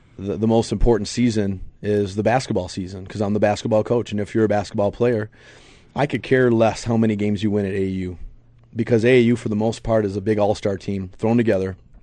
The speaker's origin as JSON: {"language": "English", "town": "Detroit", "region": "Michigan", "country": "United States", "tie": "born or raised there", "said": "Well, I'm from Detroit, okay, born and raised"}